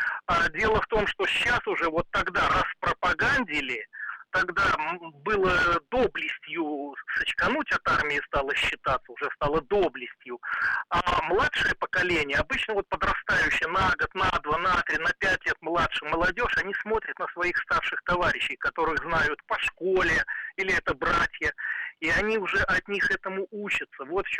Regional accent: Belarus; Я, кстати, не москвич, я из глубокой-глубокой белорусской провинции.

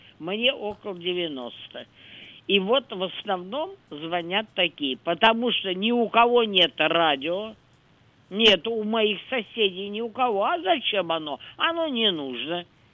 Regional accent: Moscow, Russia; Я москвичка, как говорится, с Ивана Калиты. Мне много-много лет.

